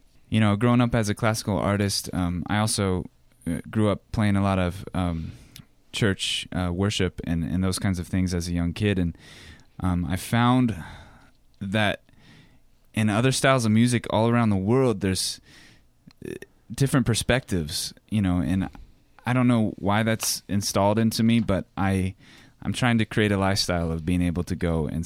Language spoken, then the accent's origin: English; Reno, Nevada, United States; And this is about growing up in Reno, where I'm from.